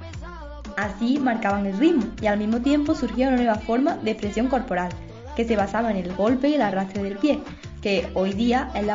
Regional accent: Andalusia, Spain; siendo andaluza

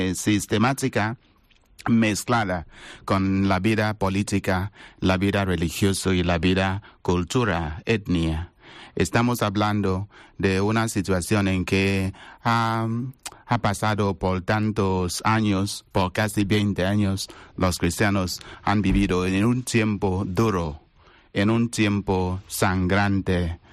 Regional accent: Nigeria; Spanish is a second language; Soy padre de Nigeria.

